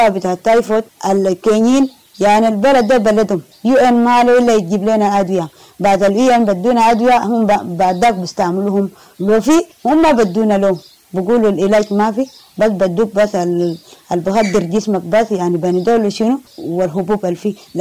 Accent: Um Shuran, South Kordofan, Sudan; now in Kakuma, Kenya; انا جاي من جنوب قردفان منطقة أمشوران.

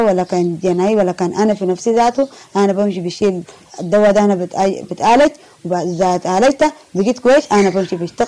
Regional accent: South Kordofan, Sudan; now in Kakuma, Kenya; أنا جاي من جنوب قردفان منطقة أمشوران.

